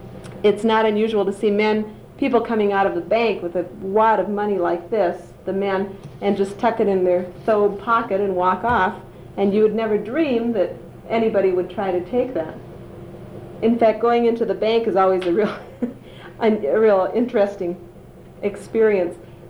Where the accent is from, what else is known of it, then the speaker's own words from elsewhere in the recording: United States; But there are a lot of jobs at the consulate, and because I'm an American, I can't get it.